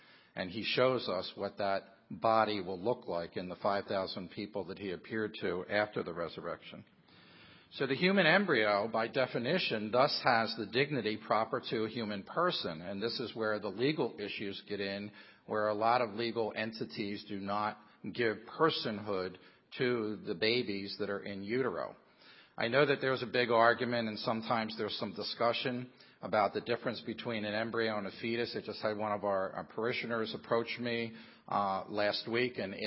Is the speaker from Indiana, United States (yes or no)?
no; Washington, District of Columbia, United States; born there; I was born in Washington, D.C.